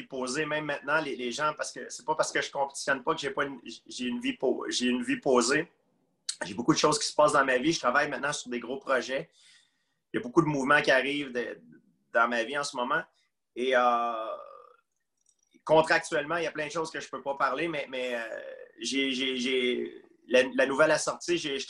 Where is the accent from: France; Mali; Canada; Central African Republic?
Canada; Quebec; On dit ici, chez moi, au Québec, on dit, il y a un dicton qui dit on ne dit jamais, jamais.